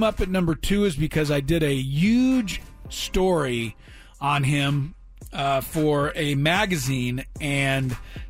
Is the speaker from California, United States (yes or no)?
yes; Los Angeles, California, United States; because I grew up in Los Angeles watching him in L.A.